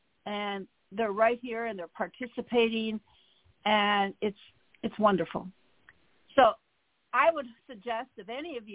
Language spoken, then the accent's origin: English; Michigan, United States; I grew up in Michigan. It was always 100 degrees in August with 100% humidity.